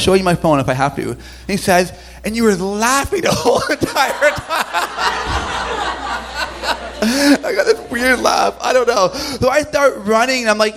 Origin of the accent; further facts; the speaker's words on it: Toronto, Ontario, Canada; although I was, you know, born and raised in Toronto.